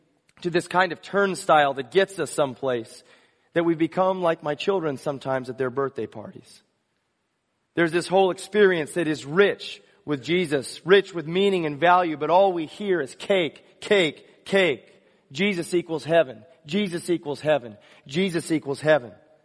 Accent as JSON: {"language": "English", "region": "California", "country": "United States", "tie": "born or raised there", "said": "I grew up in Southern California. No birthday was complete without a piñata."}